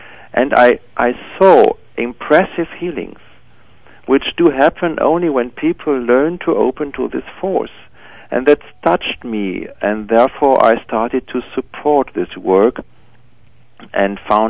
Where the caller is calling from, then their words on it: Germany; Yes, I'm calling you from Germany.